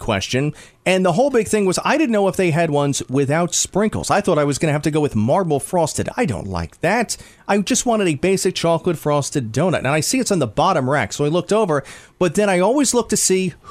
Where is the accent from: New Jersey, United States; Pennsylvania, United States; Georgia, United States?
New Jersey, United States; City mouse, country mouse. I grew up in the New Jersey suburbs.